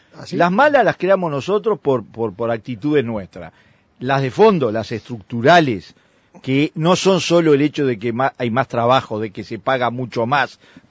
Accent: Argentina; yo vengo de la Argentina

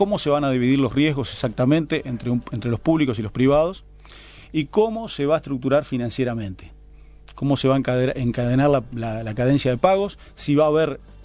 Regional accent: Uruguay; y con orgullo, como uruguayo lo digo

